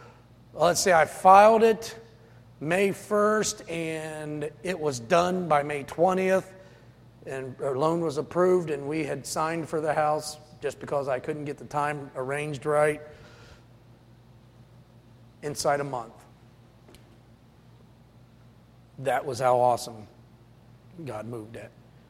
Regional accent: Highland, Ohio, United States; She's from Northmore, I'm from Highland.

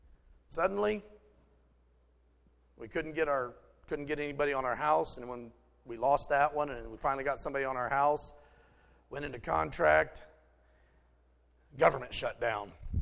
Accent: West Virginia, United States; Y'all think I'm kidding. I'm from West Virginia. I'm not lying.

